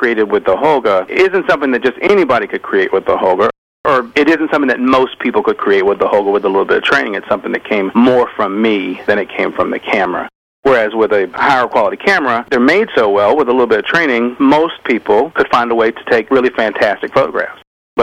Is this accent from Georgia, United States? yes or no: yes; Georgia, United States; also born or lived in England; I grew up in South Georgia, and we lived in England for a while when I was a kid. I was probably 12.